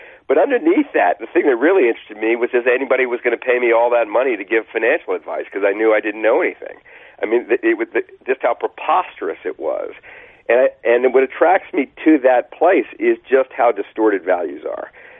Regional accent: New Orleans, Louisiana, United States; I grew up in New Orleans, and the value system there was very different from the value system I encountered when I left it.

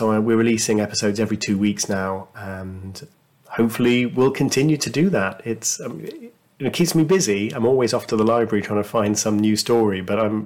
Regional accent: United Kingdom; I suspect that as a Brit, I know less about him than the average American high schooler

